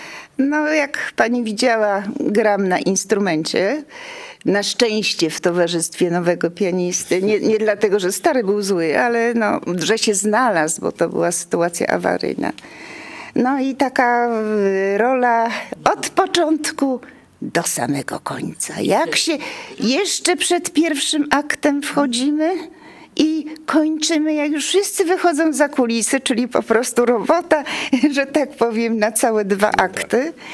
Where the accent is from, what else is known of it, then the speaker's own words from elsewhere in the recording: Łódź, Łódź Voivodeship, Poland; born there; Ja jestem od niedawna, bo przeprowadziłam się po wielu latach z Wybrzeża z powrotem do Łodzi, bo z urodzenia jestem łodzianką.